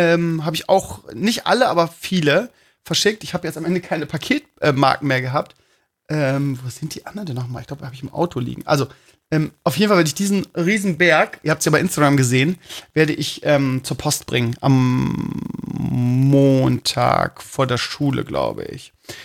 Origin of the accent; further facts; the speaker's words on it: Bremen, Germany; Ja, ich bin Bremer.